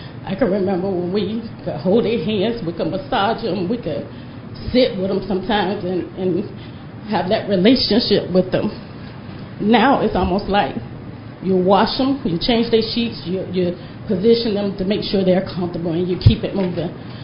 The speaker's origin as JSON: {"language": "English", "town": "Orlando", "region": "Florida", "country": "United States", "said": "I'm a CNA, and I'm with 1199 SEIU. I'm from Orlando."}